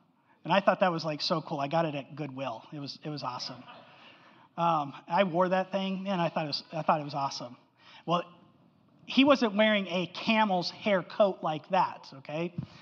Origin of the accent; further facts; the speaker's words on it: Albuquerque, New Mexico, United States; I grew up in Albuquerque, New Mexico, out in the desert, and at nighttime, it gets cold, right?